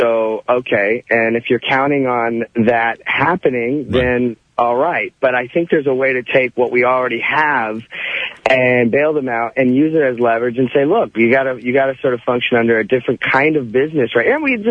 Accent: North Dakota, United States; Well, I grew up in North Dakota.

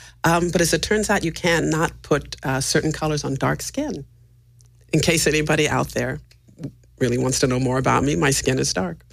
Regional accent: San Francisco, California, United States; I'm from San Francisco. And I grew up in that kind of family where you were supposed to pronunciate and speak well.

